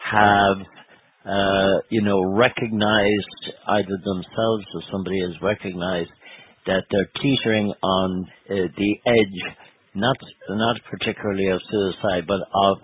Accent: Ireland; again, as Irish people, we are indeed very concerned about

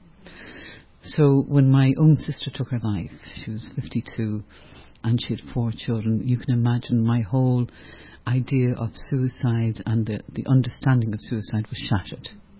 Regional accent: Dublin, Leinster, Ireland; So, as you said, I'm from Dublin, I'm from Ireland, and I'm also a psychologist. I had 12 years ago, I had my own little practice in Dublin

